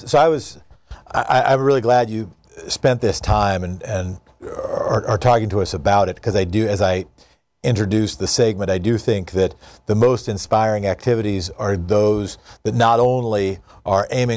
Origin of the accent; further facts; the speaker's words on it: Oregon, United States; And I'm from Oregon State, just to the south, for people around the country